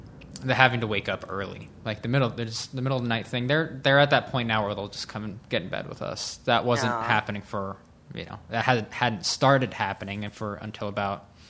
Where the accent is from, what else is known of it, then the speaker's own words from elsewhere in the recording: England, United Kingdom; I'm English, and I could care less about the royal family. I'm a citizen of the UK, actually.